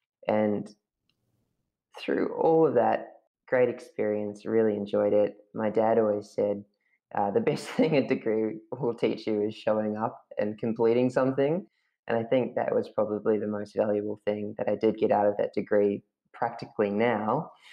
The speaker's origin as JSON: {"language": "English", "town": "Katikati", "region": "Bay of Plenty", "country": "New Zealand", "tie": "born or raised there", "moved": "as an adult", "said": "I grew up in New Zealand, so I was born in New Zealand, and I basically lived the first 18 years of my life in a little town called Katikati"}